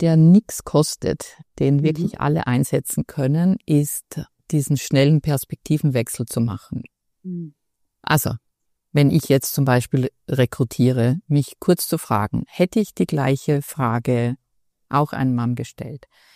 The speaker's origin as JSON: {"language": "German", "country": "Austria", "said": "als Österreicherin ist es ja noch relativ nahe"}